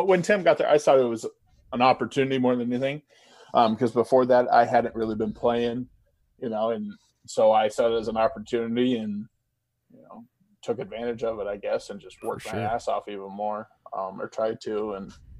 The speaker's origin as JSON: {"language": "English", "region": "Iowa", "country": "United States", "tie": "born or raised there", "said": "I grew up in Iowa. I wanted to go to Iowa."}